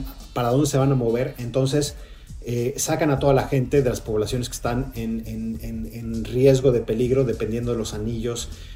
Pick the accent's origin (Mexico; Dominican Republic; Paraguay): Mexico; Digamos que como mexicano ya me había tocado huracanes, ¿no?